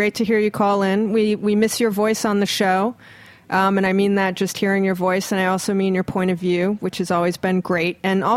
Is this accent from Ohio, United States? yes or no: no; Hawaii, United States; I'm from Hawaii, you know, so we're like Ohana